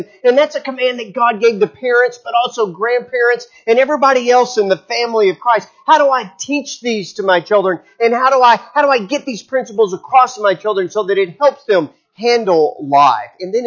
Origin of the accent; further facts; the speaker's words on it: Lubbock, Texas, United States; moved away as an adult; When I was getting ready to go off to college, and I grew up in Lubbock, Texas, in the Panhandle, and I decided I wanted to go down to Temple Terrace